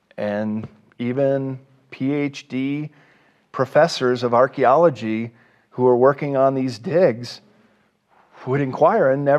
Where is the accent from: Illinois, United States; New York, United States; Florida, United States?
Illinois, United States; the mounds of North America are pervasive all across the Midwest, where I come from. I'm born and bred in Illinois.